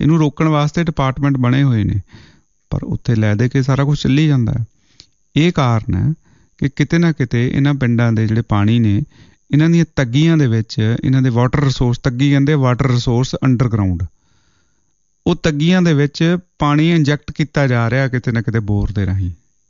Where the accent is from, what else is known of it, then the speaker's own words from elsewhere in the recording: Nawanshahr, Punjab, India; ਸਾਨੂੰ ਯਾਦ ਹੈ ਕਿ ਅਸੀਂ ਨਵਾਂ ਸ਼ਹਿਰ ਜੰਮੇ ਪਲੇ ਹਾਂ ਇਲਾਕੇ 'ਚ, ਅਤੇ ਬੜਾ ਮਿੱਠਾ ਪਾਣੀ